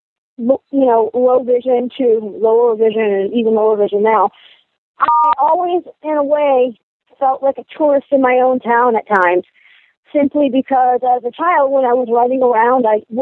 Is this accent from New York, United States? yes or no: no; Ohio, United States; Hi, this is … from Ohio.